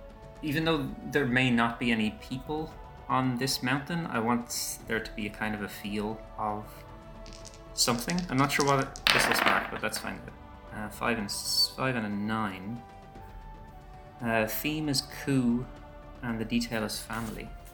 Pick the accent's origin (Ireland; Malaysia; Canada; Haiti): Ireland; I'm from Ireland.